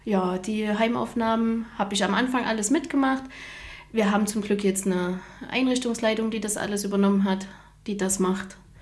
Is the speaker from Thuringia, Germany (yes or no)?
yes; Thuringia, Germany; Also ich komme ursprünglich hier aus der Nähe von Gera.